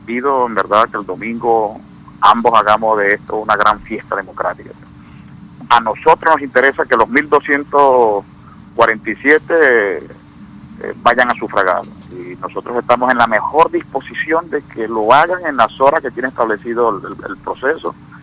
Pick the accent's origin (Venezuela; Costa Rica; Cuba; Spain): Venezuela; porque al final somos venezolanos.